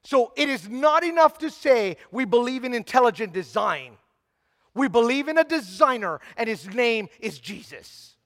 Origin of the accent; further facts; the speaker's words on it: Hawaii, United States; I'm a nobody from Hawaii, and I don't mean that in a self-deprecating way.